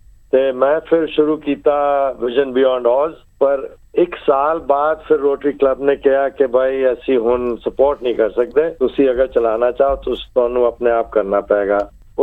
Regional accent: Lucknow, Uttar Pradesh, India; born there; ਮੈਂ ਓਰਿਜਨਲੀ ਲਖਨਊ ਪੈਦਾ ਹੋਇਆ

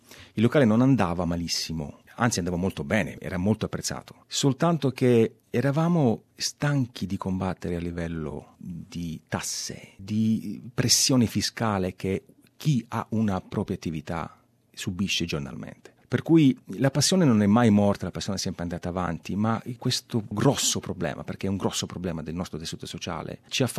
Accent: Calabria, Italy; moved away as an adult; now in Australia; Io sono calabrese, ho 41 anni, sono qui in Australia dal 2011 e in Italia facevo il gelatiere, che tuttora faccio anche qui in Australia.

